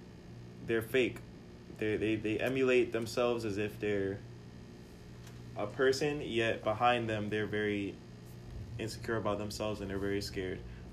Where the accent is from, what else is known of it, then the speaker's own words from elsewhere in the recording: Newark, New Jersey, United States; So coming into Belleville, I was a very once again I'm from Newark, so the normal stuff that we used to do in Newark was not really tolerated in Belleville.